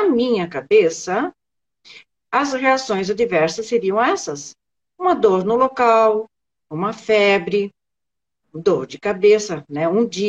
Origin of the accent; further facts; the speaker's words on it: Blumenau, Santa Catarina, Brazil; eu sou de Santa Catarina, Blumenau, e agora estou faz uns 5 dias, estou no norte.